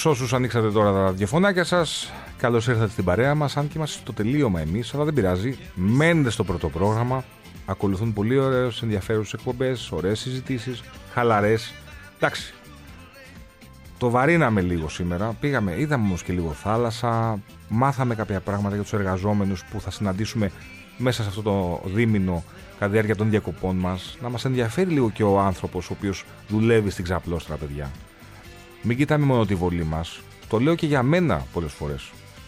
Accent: Corfu, Ionian Islands, Greece; εγώ επειδή είμαι και από την Κέρκυρα, νομίζω εμφανώς έδειξα και μια αδυναμία στο νησί.

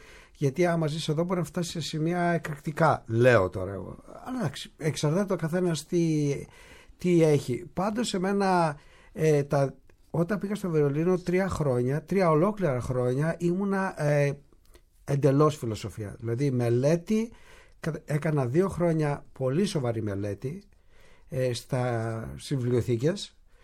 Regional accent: Veria, Central Macedonia, Greece; Είμαι από τη Βέρεια εγώ και βρέθηκα εκεί.

